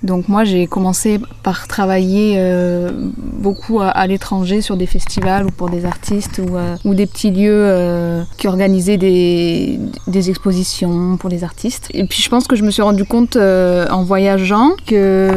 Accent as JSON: {"language": "French", "region": "Auvergne-Rhône-Alpes", "country": "France", "tie": "born or raised there", "said": "Moi, je suis de la Drôme."}